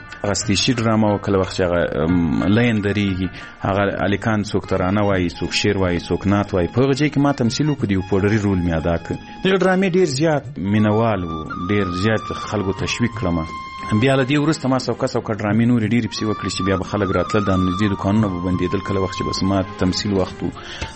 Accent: Ghazni, Afghanistan; ځکه زه له غزنی څخه یو دوه درې کسان وو

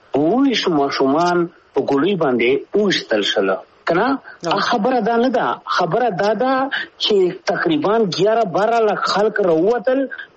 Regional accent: Pakistan; مونږ د پاکستان یو پاکستان دې زمونږ دې پاکستان مونږ پښتنو جوړ کړی دی

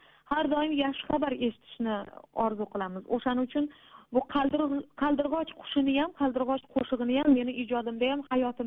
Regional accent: Samarkand, Samarqand Region, Uzbekistan; born or raised there

